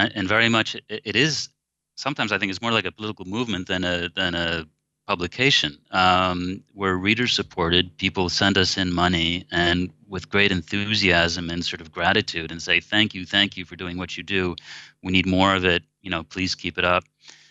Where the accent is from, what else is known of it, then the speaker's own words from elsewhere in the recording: United States; now in Russia; because I'm an American, I get it.